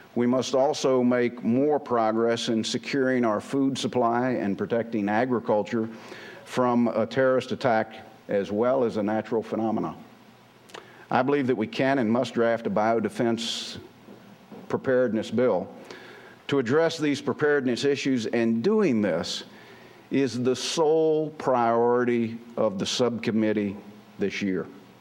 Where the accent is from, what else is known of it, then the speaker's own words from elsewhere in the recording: North Carolina, United States; Companies like AlphaVax, Hemocellular, EMD in my home state of North Carolina hold promising new therapies